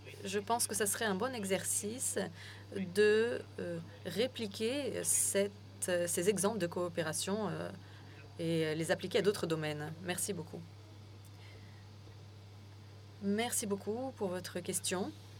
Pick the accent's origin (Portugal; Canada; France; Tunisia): Portugal; Azores; Donc moi je viens des Açores et nous avons justement cette expérience.